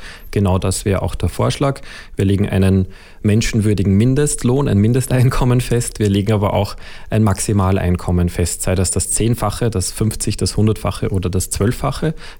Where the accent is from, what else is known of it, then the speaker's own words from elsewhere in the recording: Salzburg, Austria; als ich bin in der Natur aufgewachsen in Salzburg